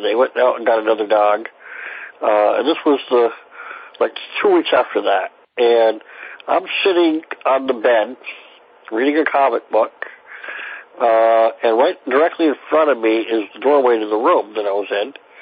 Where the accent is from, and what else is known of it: Vermont, United States